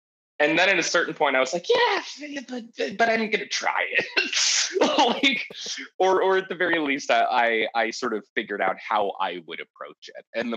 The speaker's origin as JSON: {"language": "English", "region": "Pennsylvania", "country": "United States", "tie": "born or raised there", "also_born_or_lived": "Montana, United States", "said": "So I was from Montana originally, and I moved to Pennsylvania when I was very young. So I do consider myself probably Pennsylvania."}